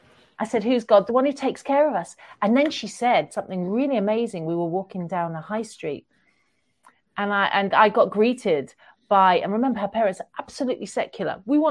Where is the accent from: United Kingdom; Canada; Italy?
United Kingdom; Manchester, North West England; And when he found out I was from Manchester, he's like, "Oh, that's amazing.